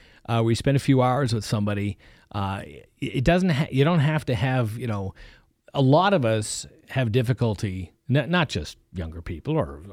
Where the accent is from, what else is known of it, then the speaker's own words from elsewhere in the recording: East Coast, United States; I'm from the East Coast, and I didn't grow up doing this other than like maybe a few board games